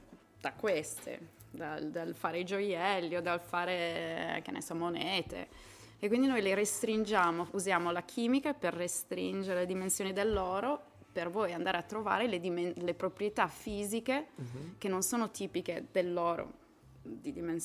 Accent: Friuli-Venezia Giulia, Italy; also born or lived in Padua / United States; now in Turin, Italy; io sono friulana, ho studiato a Padova, poi sono andata a vivere negli Stati Uniti per 15 anni.

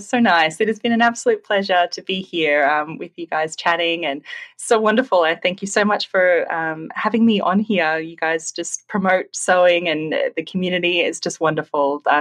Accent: Brisbane, Queensland, Australia; currently I have been teaching them in my hometown here in Brisbane, Australia.

